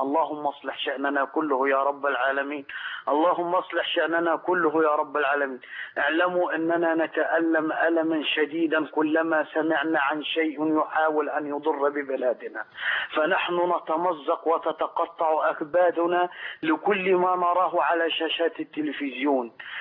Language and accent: Arabic; Egypt